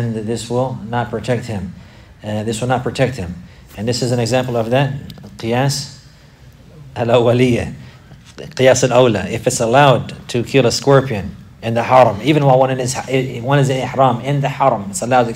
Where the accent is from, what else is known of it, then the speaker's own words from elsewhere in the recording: United States; and because I'm from America, so you know, many times when we first accept Islam, we're very ignorant.